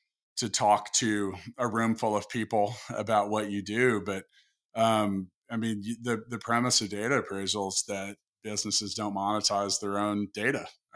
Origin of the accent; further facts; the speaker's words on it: Kansas City, Missouri, United States; You can learn all about what they do straight out of my hometown of Kansas City.